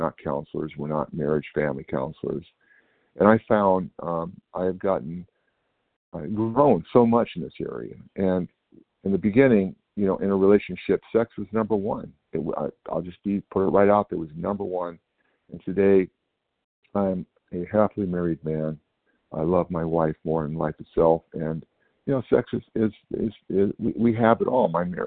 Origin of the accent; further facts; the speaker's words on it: California, United States; I'm from Northern California.